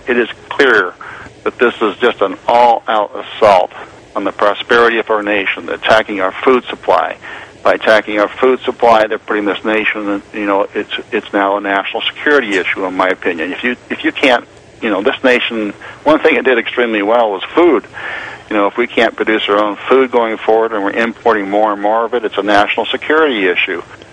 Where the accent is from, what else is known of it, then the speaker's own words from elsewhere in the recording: Pocatello, Idaho, United States; born there; I was born in Pocatello, Idaho. My best summers were spent with my grandmother.